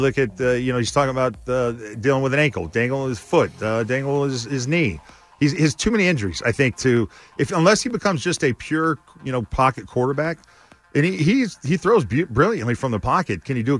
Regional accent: Texas, United States; I'm from Texas. We do not like eggnog. It's too hot. It's too thick.

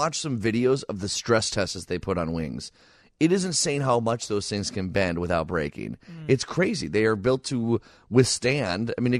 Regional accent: Downers Grove, Illinois, United States; But for a lot of people in one western suburb, that being Downers Grove, my hometown, Thanksgiving includes a fun run in the morning for thousands upon thousands of people

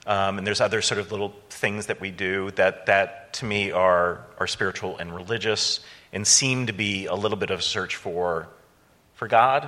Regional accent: Illinois, United States; I grew up on the North Shore.

